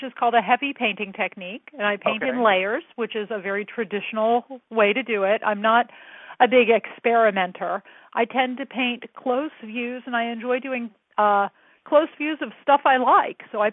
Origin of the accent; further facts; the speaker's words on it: Kansas City, Missouri, United States; now in San Francisco, United States; I grew up in the Midwest in the Kansas City area, and I went to the University of Missouri.